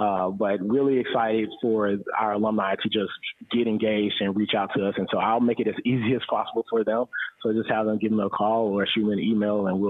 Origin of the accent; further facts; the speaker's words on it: Memphis, Tennessee, United States; And then this week we're in Memphis, my hometown. So happy to be back here